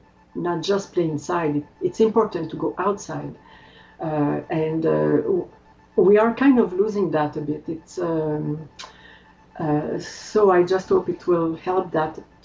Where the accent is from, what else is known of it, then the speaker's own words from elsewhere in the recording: Quebec, Canada; first language French; English is a second language; it was in French because I come from the French part of Canada, in Quebec, as the accent will tell you.